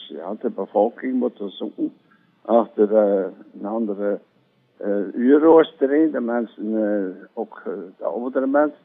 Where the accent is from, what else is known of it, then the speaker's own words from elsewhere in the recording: Ypres, Flanders, Belgium; Ja, ik kom. Ik woon en ik ben getogen in Ieper. En ik ben 83 jaar.